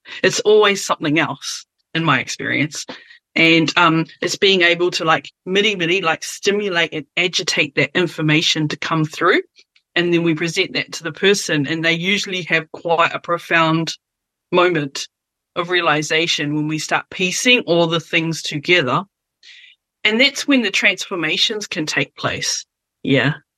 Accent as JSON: {"language": "English", "town": "Christchurch", "region": "Canterbury", "country": "New Zealand", "tie": "born or raised there", "said": "So I grew up mostly down in Christchurch, which is a very sort of Pākehā place."}